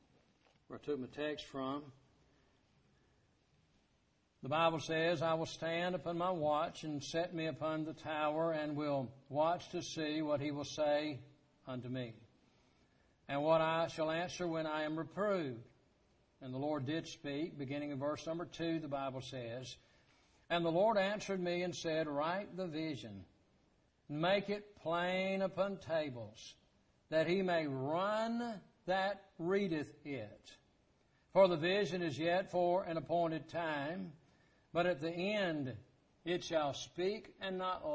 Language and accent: English; the South, United States; Well, here, I'm from the South. My home was not far away. I was in a relatively good, I use that word relative, but relatively good Southern Baptist church.